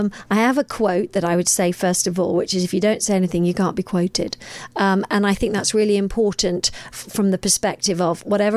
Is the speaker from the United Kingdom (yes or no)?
yes; Derby, East Midlands, United Kingdom; I'm a girl from Derby. I'm a girl from the middle of England, and I've managed to come over here and do this.